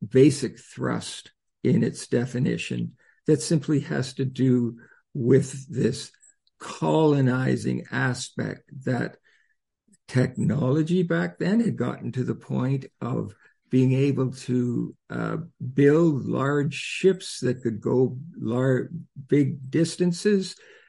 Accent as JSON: {"language": "English", "country": "Canada", "said": "I'm from Canada, and I learned that maybe it wasn't even a classic verse down in the States."}